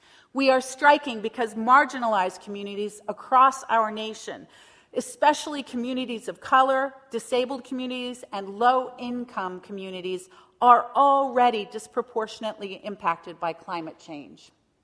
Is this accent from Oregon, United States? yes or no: yes; Oregon, United States; We grew up in Rogue Valley in Southern Oregon.